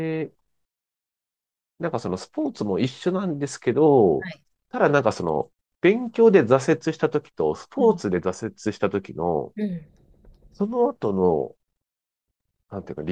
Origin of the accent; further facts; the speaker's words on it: Tokyo, Japan; その自分が子供の時は東京にいたんで、